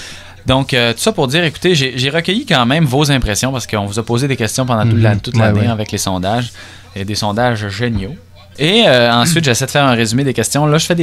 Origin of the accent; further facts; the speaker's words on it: Canada; Moi, je sais que je suis canadien.